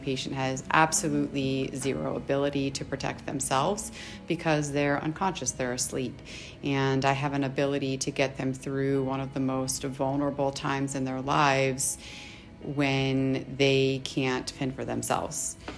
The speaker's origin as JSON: {"language": "English", "region": "Louisiana", "country": "United States", "said": "Originally, I'm from Louisiana."}